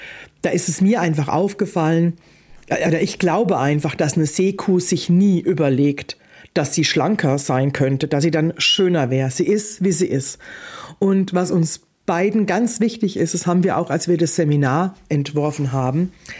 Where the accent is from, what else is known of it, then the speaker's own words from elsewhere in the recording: Germany; ich bin aus dem Odenwald.